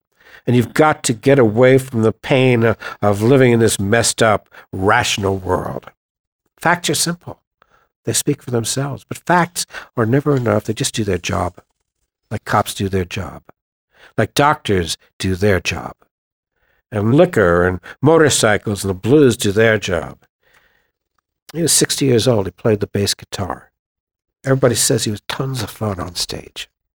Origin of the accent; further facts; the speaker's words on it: New York City, New York, United States; But a person like me I'm a poet from New York